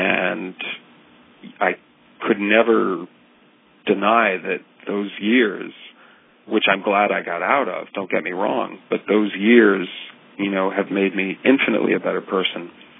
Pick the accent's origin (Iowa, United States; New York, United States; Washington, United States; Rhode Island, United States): Rhode Island, United States; Providence; And I grew up in Providence, Rhode Island, back at the time when Providence, Rhode Island was really just a mob-run, economically devastated dump.